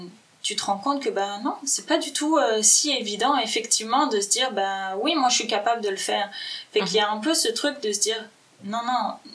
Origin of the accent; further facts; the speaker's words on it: France; moved away; ça s'entend certainement à mon accent, je viens de France, donc j'ai eu cette chance-là de pouvoir partir de France pour venir ici